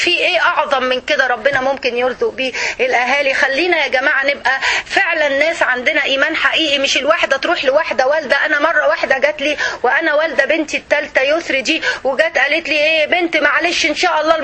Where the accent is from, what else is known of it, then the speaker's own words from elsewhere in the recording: Egypt; كويس، انت دلوقتي عندنا يعني دي امثلة عندنا في مصر